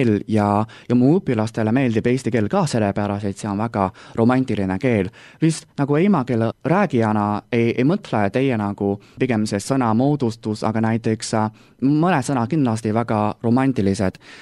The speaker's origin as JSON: {"language": "Estonian", "region": "Beijing", "country": "China", "second_language": "Estonian", "moved": "yes", "lives_now": "Tartu, Estonia", "said": "Ma olen pärit Pekingist, Hiinast ja ma olen eesti keelt õppinud siiani juba 5 aastat."}